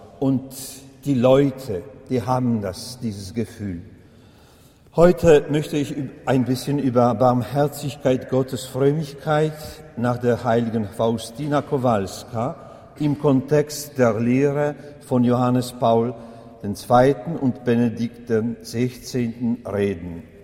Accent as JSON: {"language": "German", "town": "Kraków", "region": "Lesser Poland", "country": "Poland", "second_language": "German", "said": "Aber ich komme aus Krakau"}